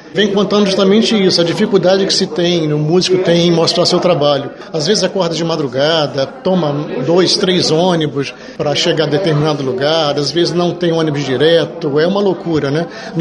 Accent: Três Rios, Rio de Janeiro, Brazil; born there; Eu sou nascido em Três Rios, é no interior do estado do Rio. Nós estamos muito mais para Minas do que para Rio. Tanto é que eles falam que eu não chio, né? O carioca tem mania de chiar, né?

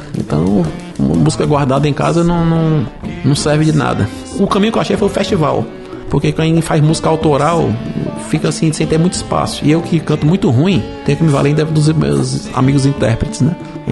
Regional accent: Fortaleza, Ceará, Brazil; also born or lived in Iguatu; Eu nasci em Iguatu, embora assim, eu não tenho nenhum vínculo com Iguatu, mas me orgulho de ser do Iguatu. A minha família tem uma parte em São Benedito e outra parte ali em Colomijuba, interior de Maranguape. Então, mas eu desde pequeno moro em Fortaleza.

